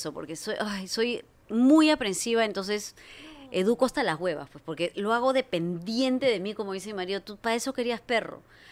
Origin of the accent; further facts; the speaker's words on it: Pucusana, Lima, Peru; como yo me crié en Pucusana, a mí me despertaba la gaviota.